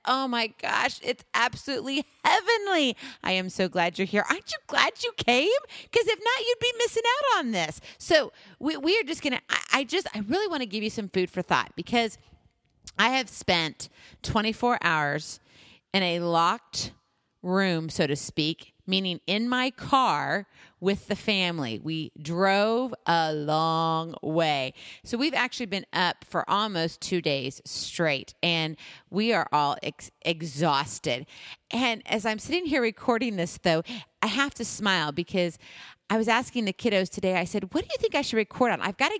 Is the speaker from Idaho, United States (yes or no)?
no; Hawaii, United States; And if you know, I am from Hawaii, so the beach is definitely, it's got me.